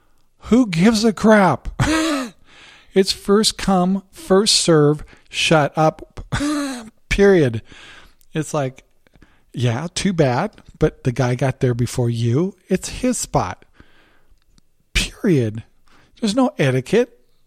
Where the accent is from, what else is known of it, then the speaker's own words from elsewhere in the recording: Washington, United States; I'm from Washington. It was like 11 days it's been raining in a row. Yeah, that's Washington.